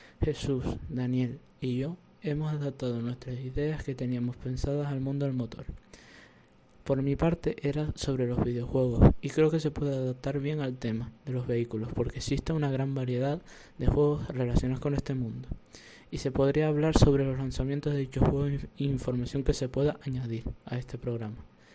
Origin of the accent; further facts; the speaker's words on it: Tijarafe, Canary Islands, Spain; now in Los Llanos, Spain; soy de aquí de La Palma, vivo en Los Llanos y nací en Tijarafe